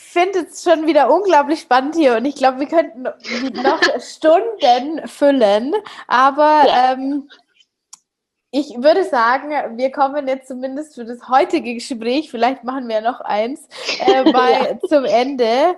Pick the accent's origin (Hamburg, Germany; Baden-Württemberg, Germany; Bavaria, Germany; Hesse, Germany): Bavaria, Germany; Munich; Bei uns in München sagt man immer Stau auf dem mittleren Ring